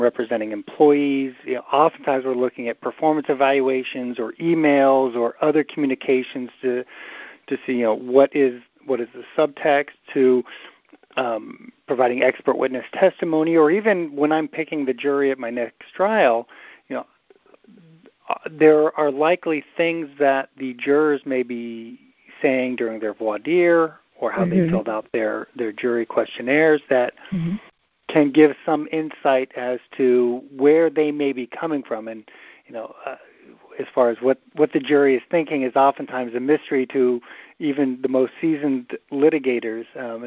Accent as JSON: {"language": "English", "region": "California", "country": "United States", "said": "Yeah, I'm from California, so we're used to that."}